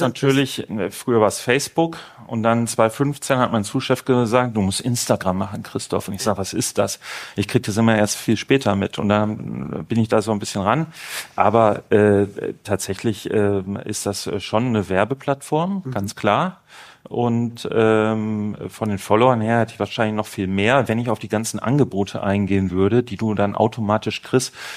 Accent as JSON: {"language": "German", "town": "Essen", "region": "North Rhine-Westphalia", "country": "Germany", "said": "in dem kleinen Ort, wo ich herkomme, Essen-Harzopf, so heißt das tatsächlich, der Vorort von Essen, Essen-Harzopf, da ist die Familie alt eingesessen, bis ins 16. Jahrhundert zurück"}